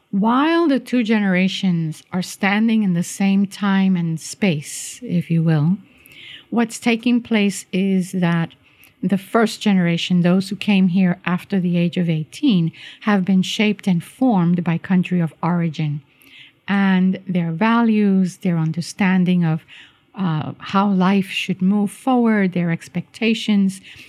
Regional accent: New York, United States; So I grew up in New York City, Brooklyn, as a matter of fact, and my family was an immigrant family from Puerto Rico

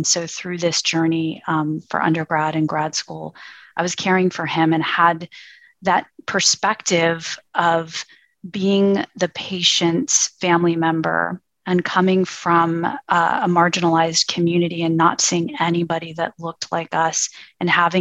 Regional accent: Los Angeles, California, United States; So I grew up in Los Angeles. My family was and still is from South Los Angeles.

